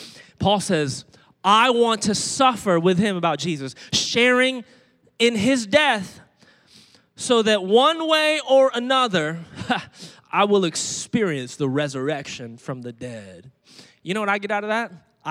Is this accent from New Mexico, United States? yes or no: no; Virginia Beach, Virginia, United States; One of the places we used to meet, I'm from Virginia Beach. We used to meet at Oceana.